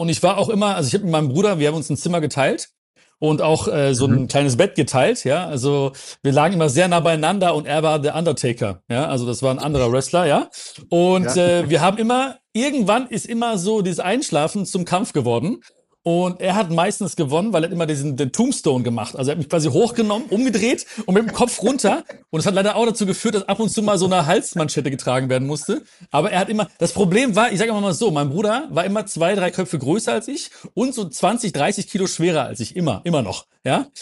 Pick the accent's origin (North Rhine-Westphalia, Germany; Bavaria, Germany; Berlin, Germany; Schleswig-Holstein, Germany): North Rhine-Westphalia, Germany; Hagen; Ich komme aus Hagen, Sauerland so ein bisschen, Sauerland-Ruhrpott.